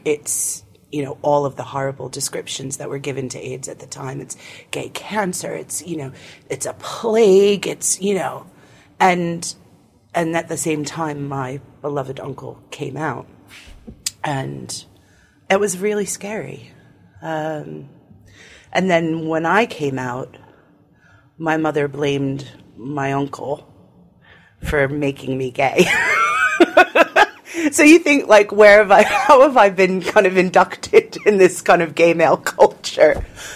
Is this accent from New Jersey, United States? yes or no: yes; New Jersey, United States; moved away as an adult; now in London, United Kingdom; I grew up in New Jersey. I've been in London, and I've been a proud Londoner for, gosh, almost 28 years now, I guess. I grew up in a small, working-class, coastal, seaside resort town on the Jersey Shore.